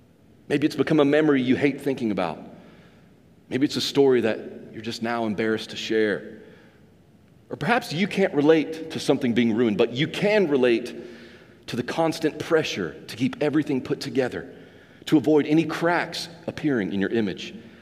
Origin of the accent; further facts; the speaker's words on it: Arkansas, United States; I grew up in Northeast Arkansas. And growing up in Arkansas, my family always loved to celebrate family birthdays.